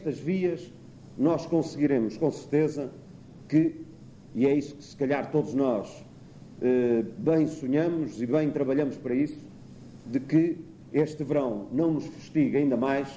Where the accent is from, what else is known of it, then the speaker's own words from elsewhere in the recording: Portugal; entre nós, como bons portugueses